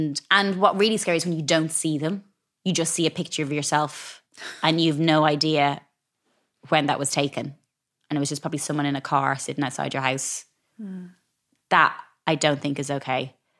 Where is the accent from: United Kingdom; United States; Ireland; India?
Ireland; But I think growing up in Ireland, living by the sea, I probably took it for granted at the time, but we always have beautiful fish.